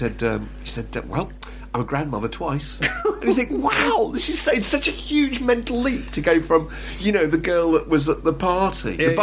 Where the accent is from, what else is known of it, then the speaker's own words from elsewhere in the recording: Fleet, South East England, United Kingdom; I sort of made a comment about my hometown, Fleet, Hampshire, where I describing it as a place of skull-cracking tedium.